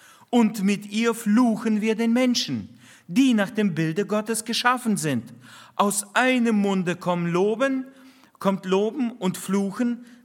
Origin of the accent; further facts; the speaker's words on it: North Rhine-Westphalia, Germany; in meiner Heimatgemeinde. Bei Bielefeld, dort bin ich groß geworden